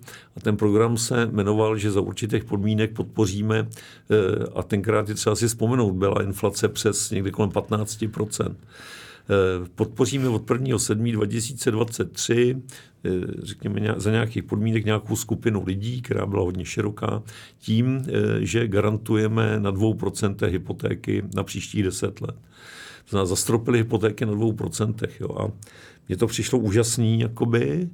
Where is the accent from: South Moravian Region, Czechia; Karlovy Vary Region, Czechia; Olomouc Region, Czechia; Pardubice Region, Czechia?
Karlovy Vary Region, Czechia; Karlovy Vary; jsem z Varů, tak jsem pyšnej Varák